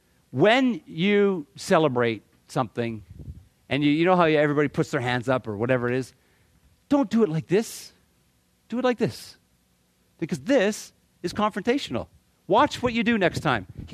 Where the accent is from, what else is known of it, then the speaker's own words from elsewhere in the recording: Scotland, United Kingdom; I'm as Scottish as it comes.